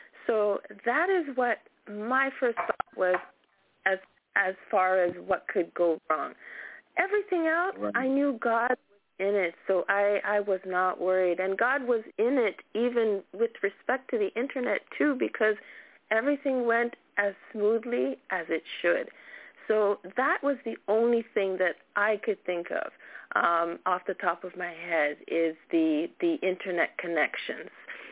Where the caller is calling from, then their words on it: Canada; because I'm calling from Canada, so, you know, anything's possible with the connections